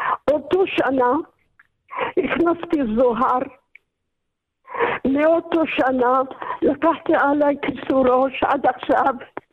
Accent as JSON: {"language": "Hebrew", "town": "Dimona", "region": "Southern District", "country": "Israel", "said": "זאת אומרת, אנחנו, אני מדימונה, והלכתי לגור שם בגלל בעלי שלא הרגיש טוב."}